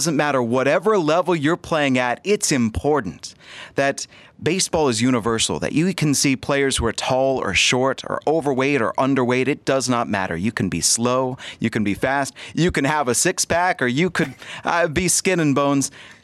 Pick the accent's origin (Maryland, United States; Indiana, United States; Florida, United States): Maryland, United States; So I'm growing up in Maryland, but I'm too close to D.C. to like the Orioles, and I played shortstop.